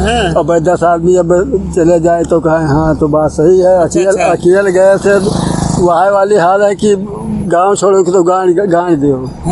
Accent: Banpura, Uttar Pradesh, India; Block तो हजूरपुर है।

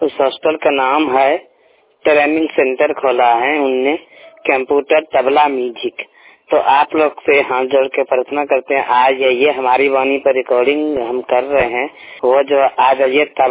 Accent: Bihar, India; मैं बिहार के रहने वाला हूँ।

